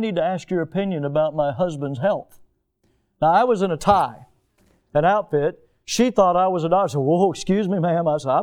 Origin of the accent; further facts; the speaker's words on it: the South, United States; accent: southern; I'm sure that my southern accent probably helped a little bit with that.